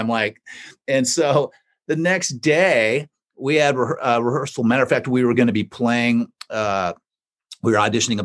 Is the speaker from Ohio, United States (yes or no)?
no; California, United States; I'm a Bay Area guy. I grew up outside of San Francisco.